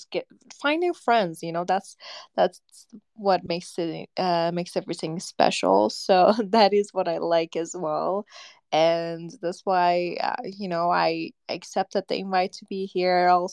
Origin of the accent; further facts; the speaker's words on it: Iran; and I am from Iran.